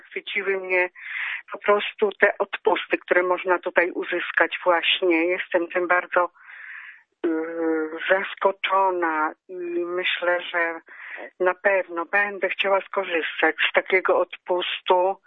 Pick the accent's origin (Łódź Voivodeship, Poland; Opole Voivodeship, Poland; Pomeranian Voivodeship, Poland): Łódź Voivodeship, Poland; Konstantynów Łódzki; No, ja jestem również z Konstantynowa.